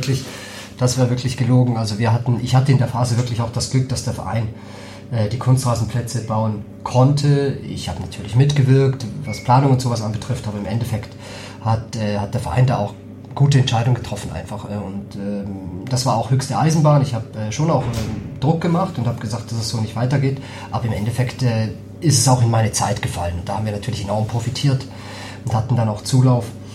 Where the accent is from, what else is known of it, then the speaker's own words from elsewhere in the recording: St. Gallen, Switzerland; also born or lived in Geneva; now in Hamburg, Germany; Und ich komme aus St. Gallen, also das heißt, ich habe in Genf gewohnt und irgendwie war mir nach was Neuem.